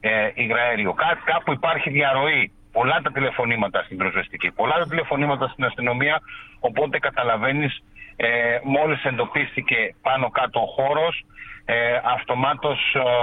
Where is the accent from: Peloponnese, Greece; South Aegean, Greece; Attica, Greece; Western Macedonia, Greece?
South Aegean, Greece; Rhodes; τουλάχιστον εγώ προσωπικά, σαν Ροδίτης